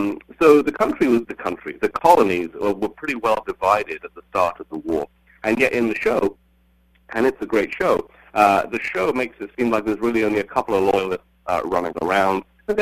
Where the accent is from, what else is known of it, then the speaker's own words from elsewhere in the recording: United Kingdom; accent: British; they could hear my British accent